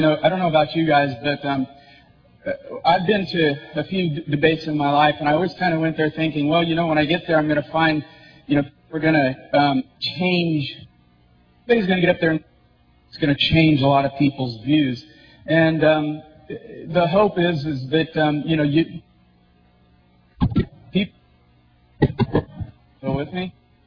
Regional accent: Kansas, United States; You might have noticed with my accent just a moment ago that I'm not exactly a Minnesotan. I'm trying very hard. Don't you know? Yeah. You know, I can do some of those things, but no, I'm just a Kansas farm boy, basically.

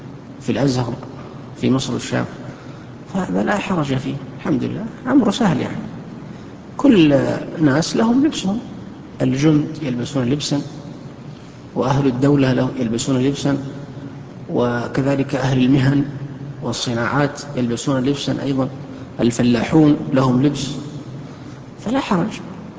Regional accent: Saudi Arabia; فالعادة جرت عندنا في السعودية هنا

